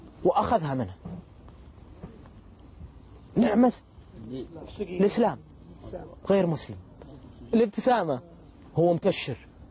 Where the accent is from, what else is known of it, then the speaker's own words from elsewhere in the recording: Saudi Arabia; قال لي أنت من فين؟ طبعا بالإنجليزي قلت لها أنا من السعودية قال آه سعودي قلت لي نعم